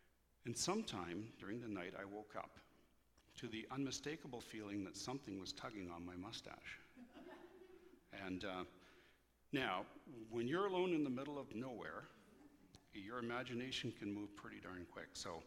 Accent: Nova Scotia, Canada; born there; also born or lived in France / Germany; I was born in Nova Scotia, and my father served in the Royal Canadian Air Force.

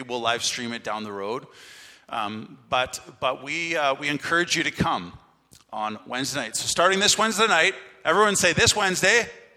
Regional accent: Flesherton, Ontario, Canada; also born or lived in Markdale; They were both teachers of ours, Danielle and myself, in high school, growing up in Flesherton and Markdale.

